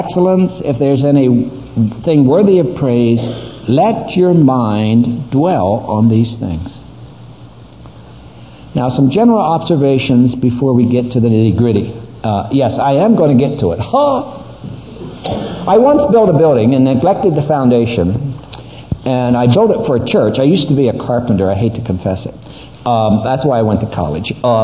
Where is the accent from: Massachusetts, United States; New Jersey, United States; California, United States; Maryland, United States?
New Jersey, United States; I was raised in New Jersey. New Jersey is not the end of the world, but you can see it from there. And my dad was a poor dirt farmer.